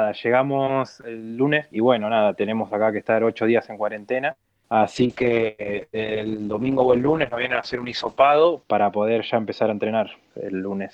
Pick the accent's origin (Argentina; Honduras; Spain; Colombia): Argentina; Mar del Plata, Buenos Aires Province; born there; ya a los 21 me vine para Mar del Plata, que es donde realmente yo nací, pero bueno, tengo mitad y mitad de familia en cada lado.